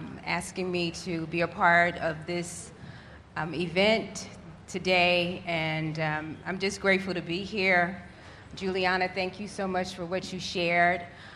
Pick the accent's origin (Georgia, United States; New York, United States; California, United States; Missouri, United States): New York, United States; Brooklyn; So I grew up in Brooklyn, and for about, I would say, a good 7.5 or 8 years of my life, I lived what I felt was a very normal life